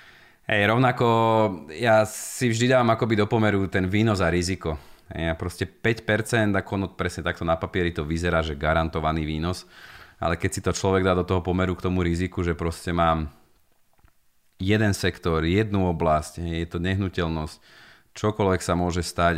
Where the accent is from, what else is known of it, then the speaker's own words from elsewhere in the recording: Liptovský Mikuláš, Žilina Region, Slovakia; som z Liptova, z Mikuláša